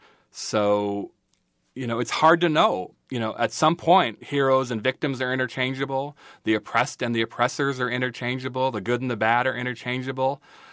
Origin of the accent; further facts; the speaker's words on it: Washington, United States; I'm still essentially a Spokane Coeur d'Alene Indian, but I'm also from Washington State. I'm also from the Pacific Northwest. I'm also an American.